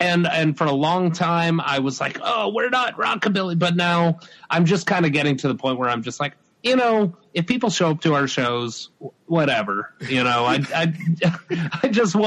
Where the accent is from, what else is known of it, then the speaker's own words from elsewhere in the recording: Tennessee, United States; I guess the fact that I was a musician from Tennessee made me perfect to play the role of a musician from Tennessee